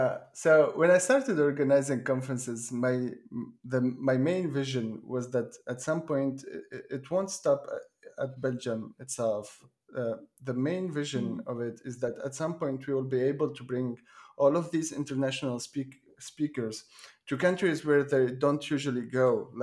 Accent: Tunisia; And you know that I'm from Tunisia, so I used to have these problems.

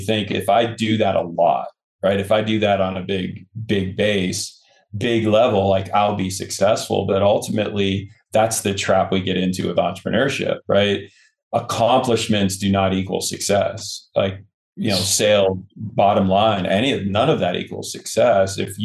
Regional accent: United States; I truly believe that our way of life as an American is something that we owe.

